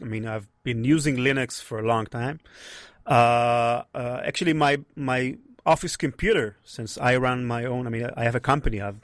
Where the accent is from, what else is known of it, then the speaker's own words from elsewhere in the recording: Israel; accent: Israeli; English is a second language; You might hear from my accent that I'm from Israel. So now it's 10:30 p.m. now in Israel.